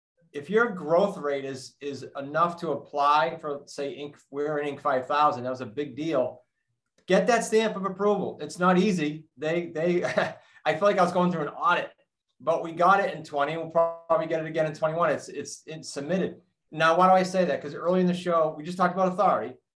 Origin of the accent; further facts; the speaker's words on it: New England, United States; accent: New England; if you don't mind dealing with my New England accent